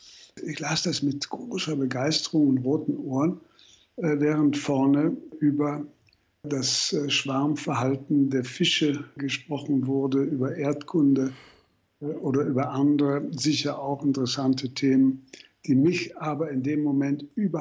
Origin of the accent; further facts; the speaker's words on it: Berlin, Germany; Meine Kindheit in Berlin war eigentlich auch interessant.